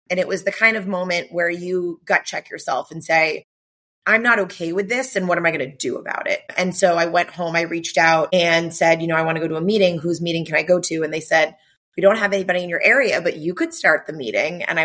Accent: Wellesley, Massachusetts, United States; So I grew up in Massachusetts. I grew up in a suburban college town, Wellesley, Massachusetts, west of Boston.

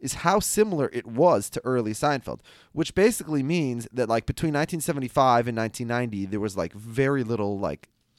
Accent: Minnesota, United States; You know, I'm from Minnesota, so I'm well aware of this show, like that it was, you know, based in Minneapolis.

